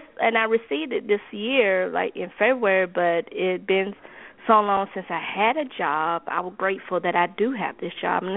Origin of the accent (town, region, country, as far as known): Georgia, United States